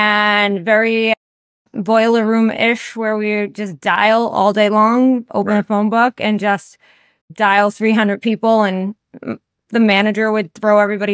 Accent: New England, United States; I'm from New England, so it's not like Connecticut was that far.

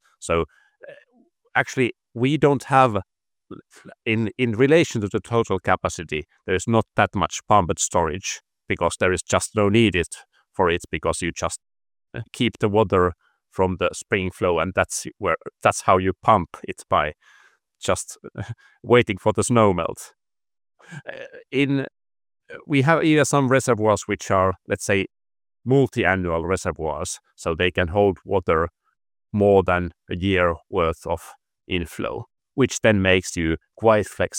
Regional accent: Pirkanmaa, Finland; now in Switzerland; I'm close from Tampere, Finland. So worked like in home country before joining AXPO in Switzerland.

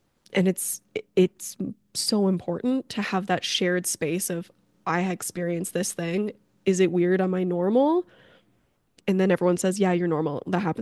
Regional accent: Canada; I'm from Canada and I speak both English and French

